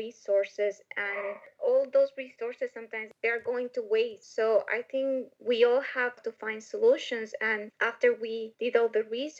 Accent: Ecuador; I grew up with my grandmother and we went to the market there

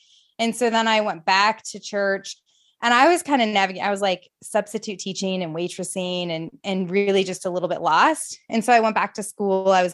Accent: Illinois, United States; I grew up in the Midwest, so in Illinois

